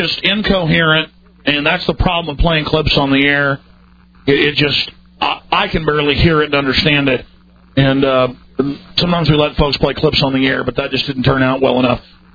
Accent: Texas, United States; Well, I mean, I'm a Texan, and and you call me a southerner.

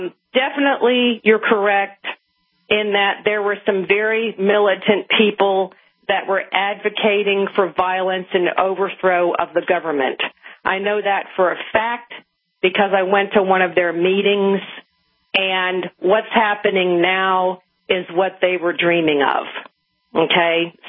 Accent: Dallas, Texas, United States; I'm giving away my city. I'm from Dallas.

